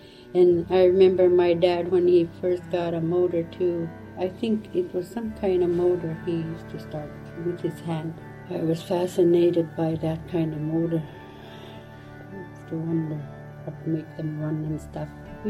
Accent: Upper Kalskag, Alaska, United States; I was born in Upper Kalskag in Kuskokwim. I lived in Kalskag till I was like 8 years old, and we did a lot of moving.

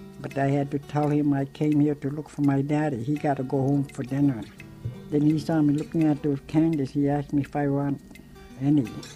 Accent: White Mountain, Alaska, United States; also born or lived in Nome; I was born in White Mountain, Alaska. The year of 1941 to my parents … My parents and I lived in White Mountain most of the years that I was raised here until we moved to Nome

